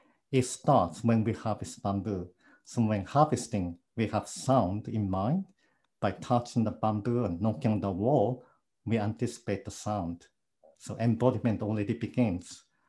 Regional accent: Japan; English is a second language; now in Hong Kong; from Japan, but I live in Hong Kong.

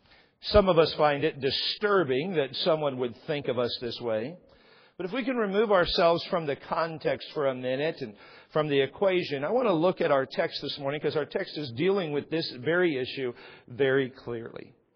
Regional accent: Tucumcari, New Mexico, United States; born there; Now, I love the fact that I was born in Tucumcari, New Mexico, but it's kind of a low-hanging fruit kind of town.

